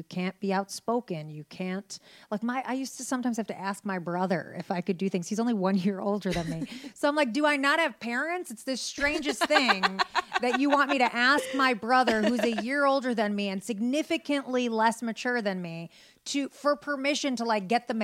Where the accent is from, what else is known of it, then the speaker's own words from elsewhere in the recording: Detroit, Michigan, United States; I was born in Detroit, Michigan.